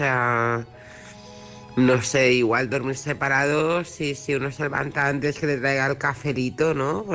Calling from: Barcelona, Catalonia, Spain; de Barcelona

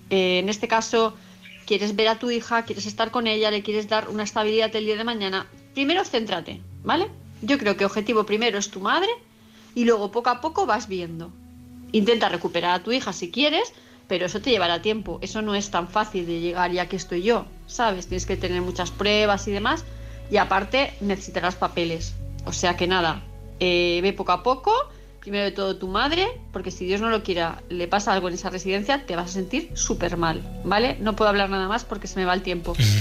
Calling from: Palma de Mallorca, Balearic Islands, Spain; de Palma de Mallorca

